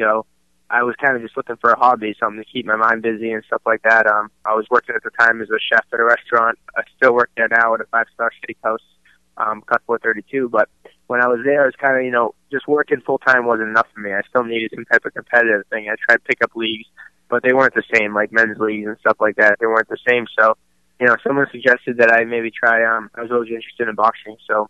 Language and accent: English; Boston, Massachusetts, United States; And, growing up in Boston's a tough town.